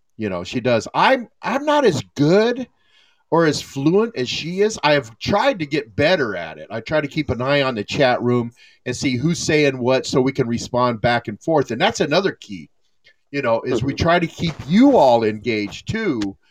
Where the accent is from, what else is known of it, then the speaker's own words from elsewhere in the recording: Tucson, Arizona, United States; growing up in Tucson, and I loved being outside in the sun.